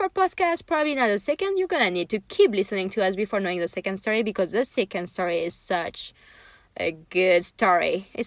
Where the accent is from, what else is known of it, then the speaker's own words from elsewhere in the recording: France; English is a second language; I forgot to tell our listener, but I thought that we knew with my accent. So yeah, I'm from France